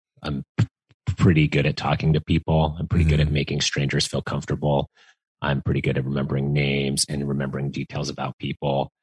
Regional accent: Utah, United States; Yeah, I grew up in Utah, and I always did winter sports

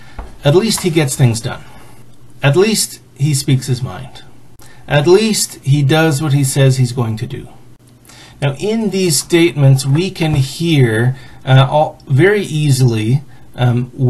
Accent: Canada; Full disclosure, I am a Canadian, and so this is not my election. And also, I'm the kind of Mennonite who believes that for Christians, politics should be a spectator sport, not hand-to-hand combat.

